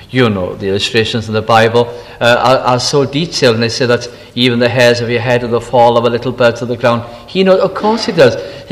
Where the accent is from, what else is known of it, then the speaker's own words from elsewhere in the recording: Bolton, North West England, United Kingdom; also born or lived in Aberystwyth; every time he met me, he could only remember one thing, that I came from Bolton. And Bolton has a population of about 180,000 people.